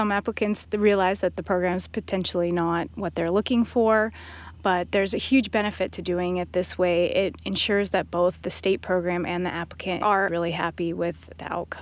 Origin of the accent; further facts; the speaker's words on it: Colorado, United States; I actually grew up in Colorado. So I'm an inland mountain girl.